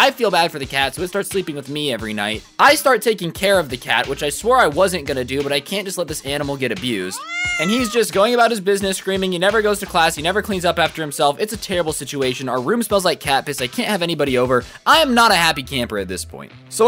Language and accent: English; South Korea; I'm here for the summer since I'm from Korea.